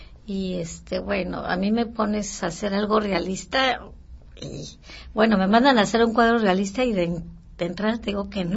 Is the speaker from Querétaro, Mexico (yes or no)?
yes; Querétaro, Mexico; Yo soy de Querétaro y viendo que yo no tenía oído para el musical